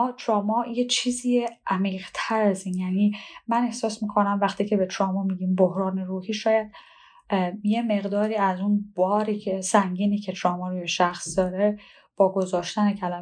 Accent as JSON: {"language": "Persian", "country": "Iran", "moved": "as an adult", "lives_now": "Canada", "said": "من زمانی که از ایران اومدم با مدرک روانشناسی از ایران اومدم کانادا"}